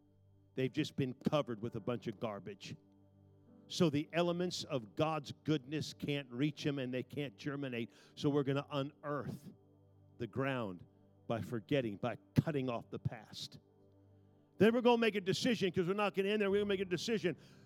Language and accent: English; California, United States; I grew up in Northern California, south of San Francisco. A lot of citrus trees.